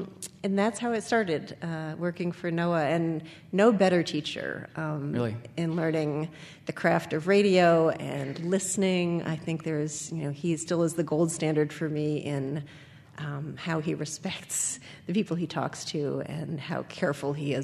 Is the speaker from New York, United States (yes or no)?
yes; Old Chatham, New York, United States; Old Chatham, New York. My hometown.